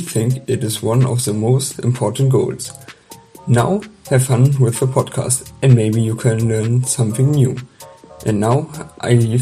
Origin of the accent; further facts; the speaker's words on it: Germany; English is a second language; from Germany.